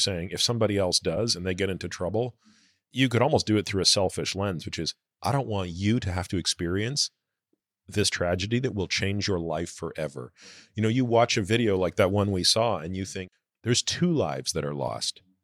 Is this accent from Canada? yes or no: yes; Canada; I grew up in Canada.